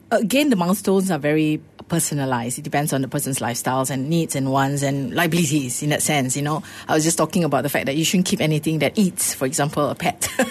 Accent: Penang, Malaysia; Yes, and I'm from Penang too, you know. and Penang nights are known to be very frugal.

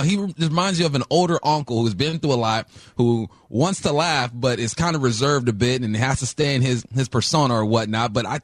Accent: Los Angeles, California, United States; You know, I'm from the West Coast. I'm from L.A. There's a lot of fakeness that goes on in L.A.

